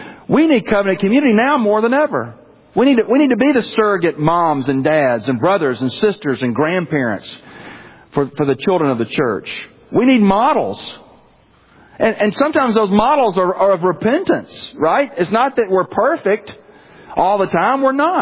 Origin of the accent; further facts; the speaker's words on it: Birmingham, Alabama, United States; when I grew up in Birmingham, Alabama, my whole extended family was right there. I didn't have to go anywhere for Christmas.